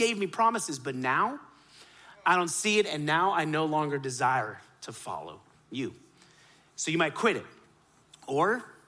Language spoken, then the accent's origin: English; Miami, Florida, United States; In Miami, I was born and raised on the playground is where I spent most of my days. And there, we grew up in Miami, and when my mom was pregnant with me, she and my dad came over, and we were Hindu at the time.